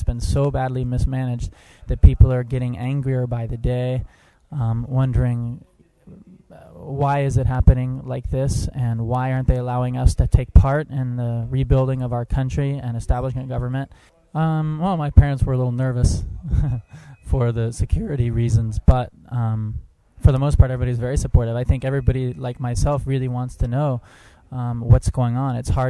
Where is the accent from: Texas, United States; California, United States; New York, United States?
Texas, United States; Austin; I'm from Austin, Texas.